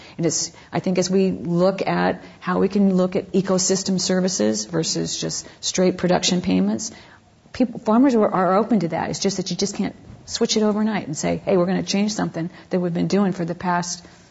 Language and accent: English; Iowa, United States; I am actually from Iowa originally, from a long line of of corn growers.